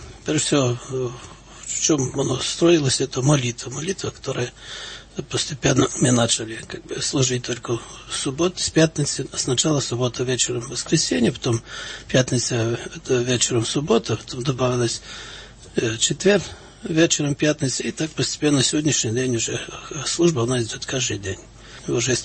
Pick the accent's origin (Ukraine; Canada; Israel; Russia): Ukraine; Lviv Oblast; Вообще из нашего села, вот куда я сам родом, из Львовской области